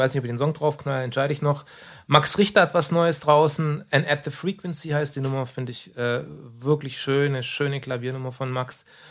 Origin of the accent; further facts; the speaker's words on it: Stuttgart, Baden-Württemberg, Germany; Ich bin aus Stuttgart, ich brauch's nicht entschuldigen.